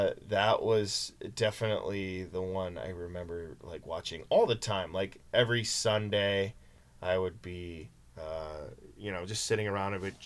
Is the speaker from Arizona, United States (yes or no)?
no; Minnesota, United States; I'm from Minnesota originally, and there is a place called Cheapo Records.